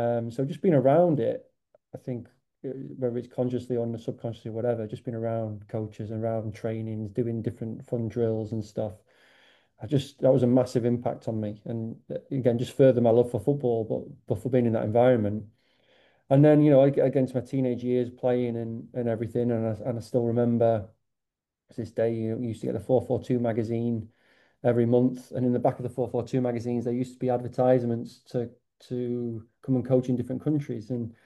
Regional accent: Sheffield, Yorkshire and the Humber, United Kingdom; I'm originally from Sheffield. I'm a big Sheffield United fan

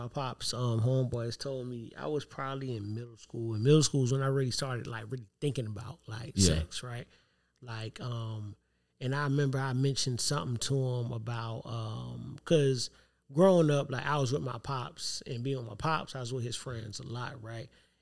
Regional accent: Savannah, Georgia, United States; But that was the how deep into Savannah I was.

